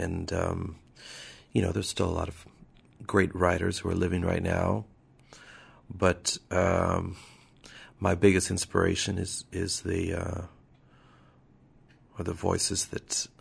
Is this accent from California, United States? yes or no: yes; Ventura, California, United States; now in Portland, United States; I grew up in Ventura, California. Just about, you know, maybe an hour north of L.A.